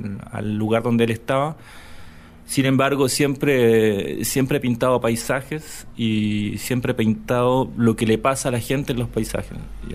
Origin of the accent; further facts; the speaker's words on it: Chile; moved away as an adult; now in France; Cuando me vine de Chile a vivir a Francia, yo recién venía terminando la Escuela de Bellas Artes